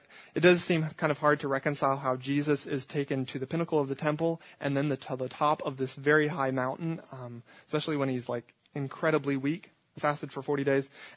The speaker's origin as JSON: {"language": "English", "town": "Atlanta", "region": "Georgia", "country": "United States", "tie": "born or raised there", "lives_now": "Greenville, United States", "said": "I have a friend in Greenville, South Carolina, where I came from the last 4 years. I was growing up in Atlanta, Georgia"}